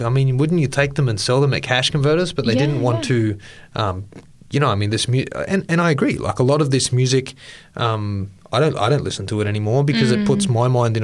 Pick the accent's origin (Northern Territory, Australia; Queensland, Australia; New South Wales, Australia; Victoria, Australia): Queensland, Australia; Bundaberg; Yeah, so I grew up in Queensland in not a little country town. I live in a little country town now in South Australia of 4,000 people.